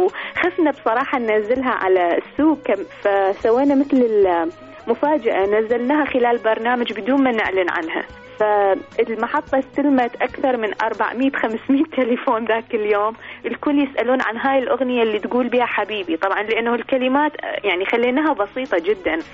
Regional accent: Iraq; now in Toronto, Canada; أنا مغنية عراقية

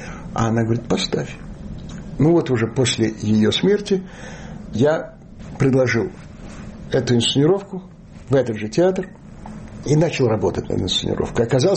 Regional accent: Chernivtsi, Chernivtsi Oblast, Ukraine; born there; Я родился на Западной Украине, в Черновцах

